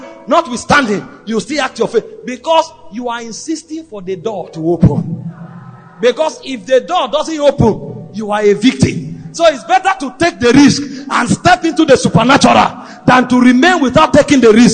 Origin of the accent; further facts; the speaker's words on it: Nigeria; English is a second language; But I came from Nigeria and I was a clergy.